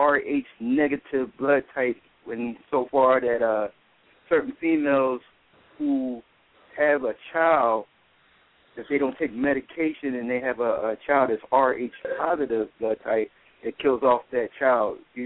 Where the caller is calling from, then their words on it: Philadelphia, Pennsylvania, United States; I'm calling from Philly.